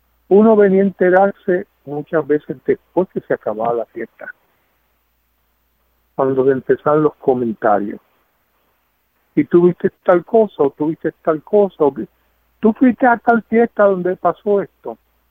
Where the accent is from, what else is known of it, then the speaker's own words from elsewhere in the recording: Puerto Rico; lo que venimos de Puerto Rico